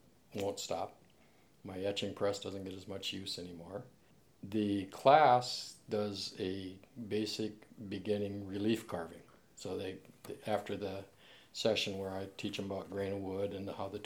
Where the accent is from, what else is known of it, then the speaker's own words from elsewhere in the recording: Missoula, Montana, United States; from Missoula, Montana. I'm an artist, carver, printmaker, stone carver.